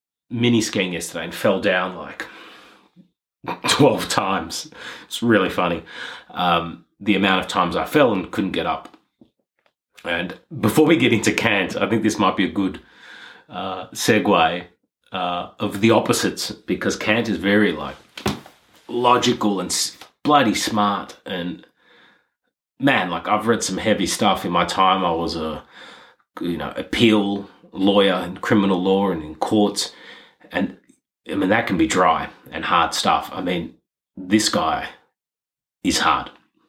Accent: Australia; now in Finland; I'm from Australia. I've moved to Finland.

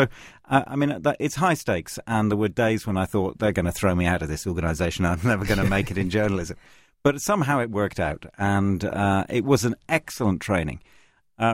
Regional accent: Ireland; moved away as an adult; I was brought up in Ireland

